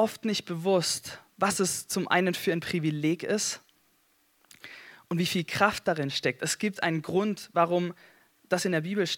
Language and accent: German; Gießen, Hesse, Germany; Da drüben sitzt meine Frau. Und ja, wir kommen aus Gießen. Da studiere ich seit einem Jahr Theologie an der FTH.